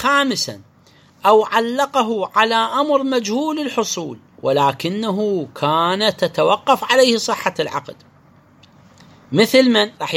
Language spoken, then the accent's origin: Arabic; Iraq; عندنا بالعراق نذر عيادة